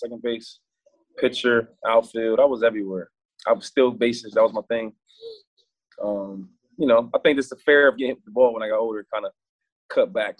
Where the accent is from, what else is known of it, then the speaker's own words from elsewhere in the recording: Harrisburg, Pennsylvania, United States; Well, I'm from Harrisburg, Pennsylvania. It's about an hour from Philadelphia.